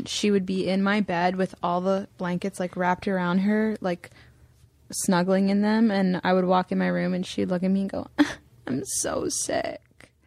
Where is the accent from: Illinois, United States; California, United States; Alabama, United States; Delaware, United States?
Delaware, United States; Delaware.